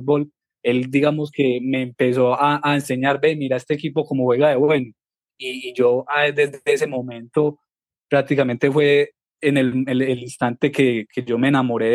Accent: Medellín, Antioquia, Colombia; born there; Yo nací en Medellín.

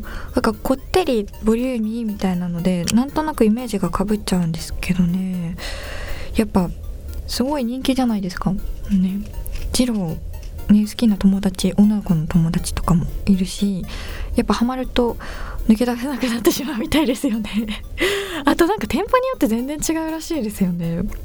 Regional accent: Yamagata, Japan; これは私地元山形がラーメンの消費日本一みたいな、ラーメン王国なので

